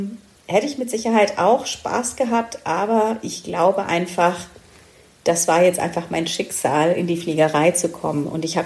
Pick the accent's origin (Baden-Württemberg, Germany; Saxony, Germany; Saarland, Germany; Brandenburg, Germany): Baden-Württemberg, Germany; Stuttgart; Ich kenne das übrigens aus Stuttgart, weil ich komme aus Stuttgart